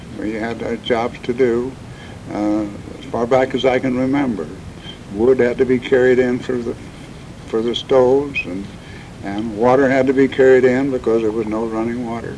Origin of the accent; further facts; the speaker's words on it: Champaign, Illinois, United States; now in Decatur, United States; Yes, I was born in Champaign, Illinois. I lived the first 24, 25 years on a farm. And in 1927, we moved to Decatur. And we've lived here ever